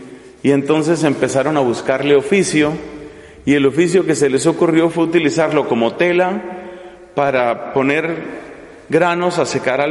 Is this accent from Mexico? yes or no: no; Colombia; En mi país tuve yo la ocasión durante un tiempo de ser prior en el convento de Nuestra Señora del Rosario en la ciudad de Chiquinquirá.